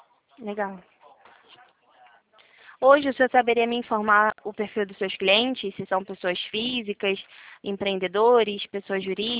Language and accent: Portuguese; Rio de Janeiro, Brazil; Eu também sou do Rio de Janeiro.